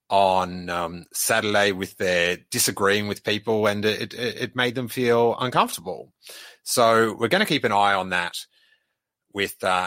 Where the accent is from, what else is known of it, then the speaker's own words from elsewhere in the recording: Bristol, South West England, United Kingdom; David Prowse, RIP, who was from my hometown of Bristol.